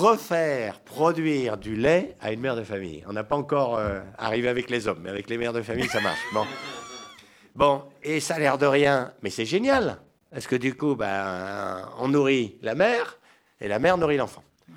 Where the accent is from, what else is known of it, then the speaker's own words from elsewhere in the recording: France; On pourrait même dire ça chez nous, en France.